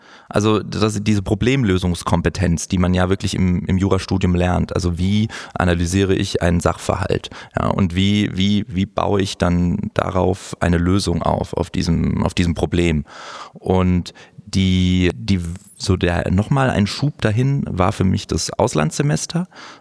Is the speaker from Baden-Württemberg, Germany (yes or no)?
yes; Baden-Württemberg, Germany; also born or lived in France; Also ich bin in der Region um Mannheim herum, zwischen Mannheim und Heidelberg aufgewachsen. Bin dort auch zur Schule gegangen und bin zwischenzeitlich, war ich dann auch mal in Frankreich auf der Schule.